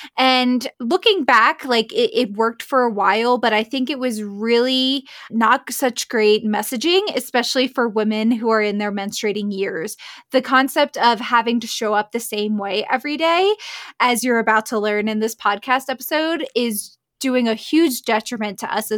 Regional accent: Pennsylvania, United States; now in Jackson Hole, United States; I am originally from Pennsylvania here in the States, and I met my husband, and he lived in Jackson Hole, Wyoming

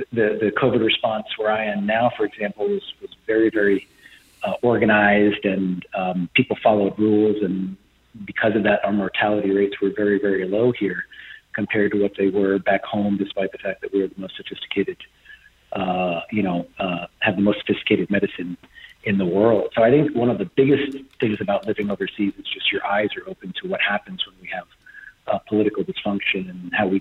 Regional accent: New York, United States; now in Abu Dhabi, United Arab Emirates; So I'm a New Yorker and I'm a physician. I've been working at an American hospital in Abu Dhabi for a number of years now.

